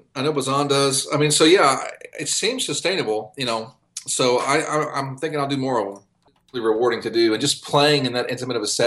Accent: St. Petersburg, Florida, United States; also born or lived in Malden, South Carolina; Or I guess it was really Malden, South or Simpsonville or Malden, South Carolina. And then I moved from Malden to St. Pete, Florida. And this is all before the age of 6 or 7.

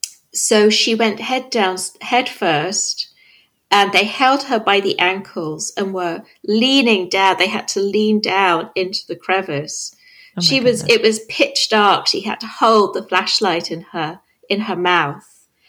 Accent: London, United Kingdom; now in England, United Kingdom; When I was growing up I grew up in South London, like the border between South London and the countryside.

